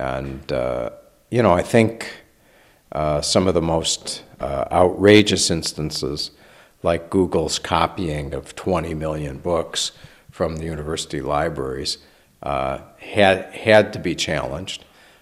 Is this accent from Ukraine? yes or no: no; Chicago, Illinois, United States; Well, being a Chicagoan, I'd love to pretend that this is anything different than what I'm accustomed to, but it isn't.